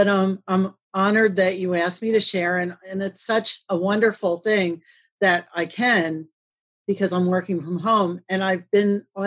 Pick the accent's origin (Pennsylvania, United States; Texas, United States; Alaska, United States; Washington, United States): Pennsylvania, United States; Reading; And I'm from Pennsylvania. I'm from Reading, Pennsylvania. I'm from a pretty stable family.